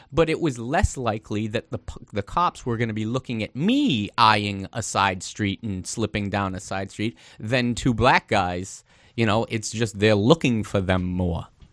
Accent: Boston, Massachusetts, United States; from Boston, and I mean, supposedly we're the most racist city in the North

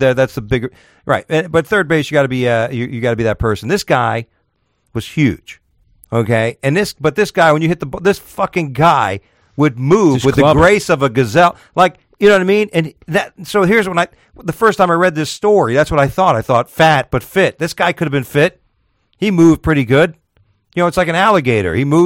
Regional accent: New York, United States; I'm a Yankee. I'm from New York.

